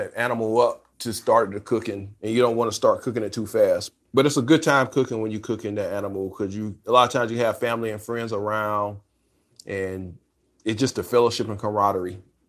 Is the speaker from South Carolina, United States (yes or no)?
yes; South Carolina, United States; Rodney grew up in Williamsburg County. I grew up in Clarendon County. We're two very strong whole hog barbecue cooking counties.